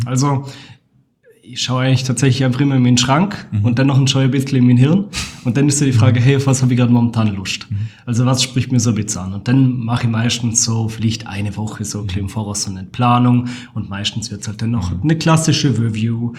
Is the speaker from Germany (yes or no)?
no; Vorarlberg, Austria; accent: Alemannic; Ich bin ein Vorarlberger, jawohl.